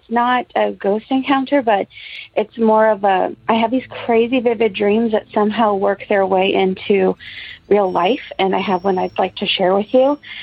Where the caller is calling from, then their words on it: Texas, United States; I'm calling from Texas.